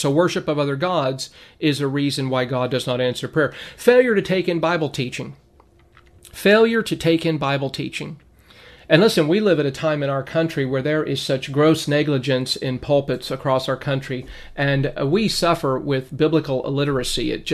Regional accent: Lancaster, California, United States; And when I was a little boy growing up in Lancaster, California, back in the 70s, that was a long time ago

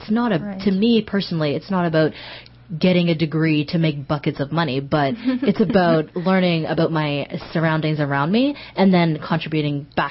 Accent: Canada; born there; my parents are not from Canada. Like, my parents are from Somalia, but I'm born in Canada, so I consider myself Canadian.

